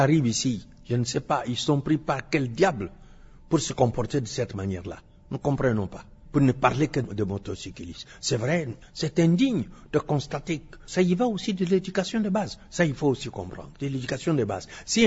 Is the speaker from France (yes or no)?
no; Kasaï, DR Congo; quitter le Kassai, venir ici, commencer à nous comporter comme de n'importe quelle manière. Par exemple, chez nous au Kassai, on ne peut pas se permettre d'insulter une femme